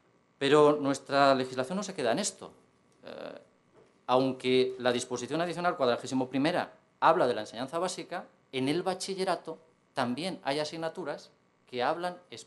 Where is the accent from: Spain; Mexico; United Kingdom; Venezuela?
Spain; en lo que somos como españoles